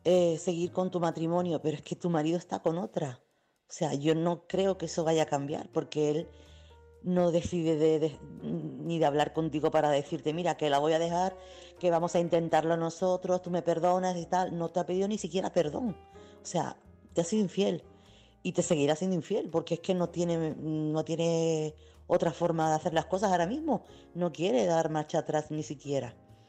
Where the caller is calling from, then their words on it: Chiclana, Andalusia, Spain; corresponsal de Chiclana.